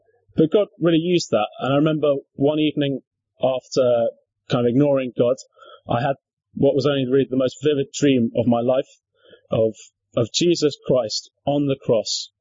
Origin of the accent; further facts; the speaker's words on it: South East England, United Kingdom; I grew up in Surrey, but in a rather nice part of Surrey than Croydon, no offence, Croydon. But I was brought up in a white middle-class family